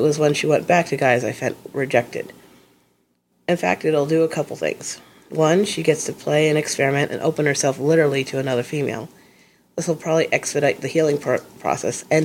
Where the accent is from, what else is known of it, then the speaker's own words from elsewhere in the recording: San Francisco, California, United States; also born or lived in Europe; I'm from the San Francisco area and thus a snob.